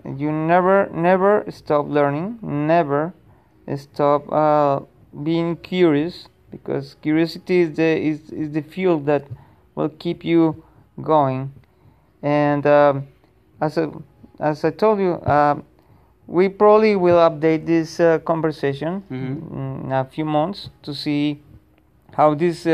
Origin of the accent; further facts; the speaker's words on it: Colombia; English is a second language; now in United States; We are immigrants from Colombia. We have been in the USA for 13 years.